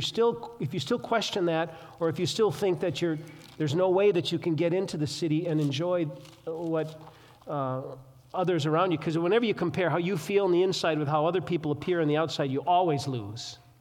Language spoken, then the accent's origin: English; Minnesota, United States; we come from Minnesota, 3M country, where they have post-it notes